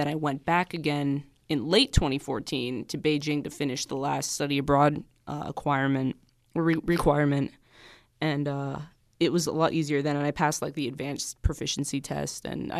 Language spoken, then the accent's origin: English; Pennsylvania, United States; Well, I was originally from Central PA, Central Pennsylvania. It's like kind of in the middle of nowhere, I guess between State College and Altoona is the best way to describe it.